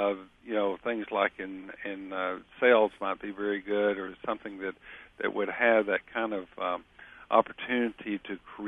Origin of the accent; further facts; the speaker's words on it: Texas, United States; No, I'm from Texas.